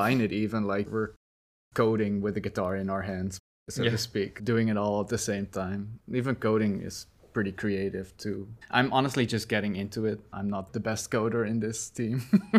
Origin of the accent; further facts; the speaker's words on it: Utrecht, Netherlands; from Utrecht, the Netherlands